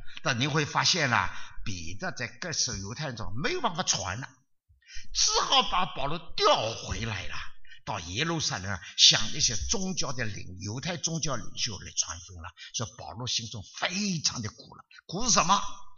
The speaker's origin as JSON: {"language": "Chinese", "country": "China", "said": "我也是中国人，我信主七十多年了，我侍奉主了六十多年了"}